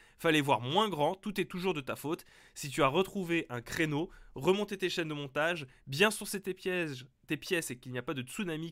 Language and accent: French; Bordeaux, Nouvelle-Aquitaine, France; Je suis de Bordeaux et je le sais bien, mais le gavé, il n'y a que nous que ça se dit.